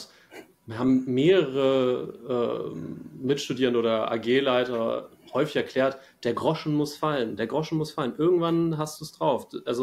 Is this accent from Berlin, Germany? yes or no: no; Hanover, Lower Saxony, Germany; Bei mir war es damals der Fall, dass ich in Niedersachsen, ich komme aus Hannover